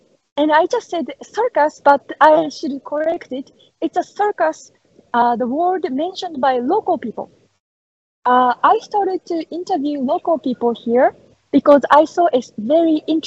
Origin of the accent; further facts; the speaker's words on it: Okinawa, Japan; I'm from Okinawa, by the way.